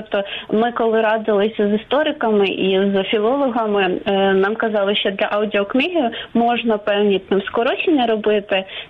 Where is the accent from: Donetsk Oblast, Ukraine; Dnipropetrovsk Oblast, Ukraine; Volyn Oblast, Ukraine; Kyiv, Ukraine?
Kyiv, Ukraine; ні, я не з Криму, я киянка.